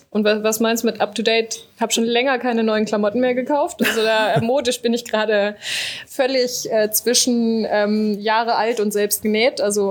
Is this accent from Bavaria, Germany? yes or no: no; Düsseldorf, North Rhine-Westphalia, Germany; born there; ich bin halbe Niederländerin. Mein Vater ist Niederländer und ich bin geboren in Düsseldorf. Das ist für alle, die es nicht wissen, relativ weit im Westen Deutschlands, fast an der Grenze zu den Niederlanden.